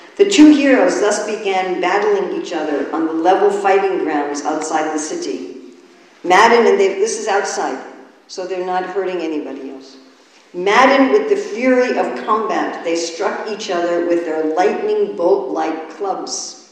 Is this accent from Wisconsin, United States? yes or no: no; New York, United States; As he said, I'm from New York. We speak very fast.